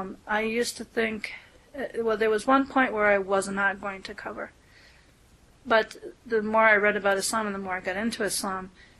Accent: New England, United States; I was brought up in New England in a very Christian area. I was brought up by Christian parents.

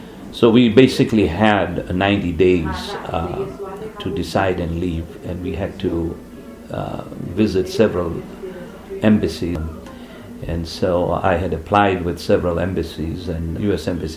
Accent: Kampala, Central Region, Uganda; born there; moved away; I was born in Africa, in Uganda, in the city, capital city, Kampala.

